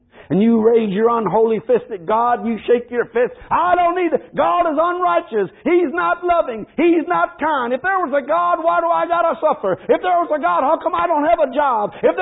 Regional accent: Michigan, United States; I never heard it. And I was American growing up in Michigan.

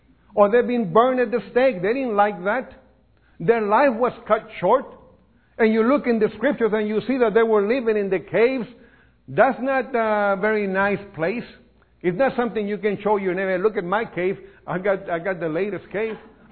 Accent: Beeville, Texas, United States; I've seen it in my hometown, Beeville.

